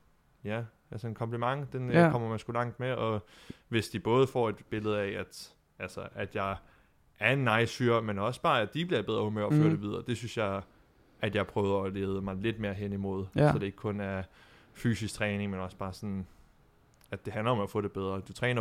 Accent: Tejn, Capital Region of Denmark, Denmark; Jeg er født og opvokset i, jeg er født i Tegn og boede i Tegn. Sådan en lille flække på Bornholm. Men det meste af tiden har jeg boet på landet.

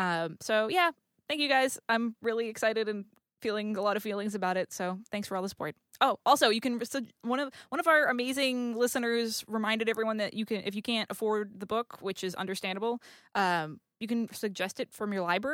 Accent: Los Angeles, California, United States; That's how you know we're from Los Angeles.

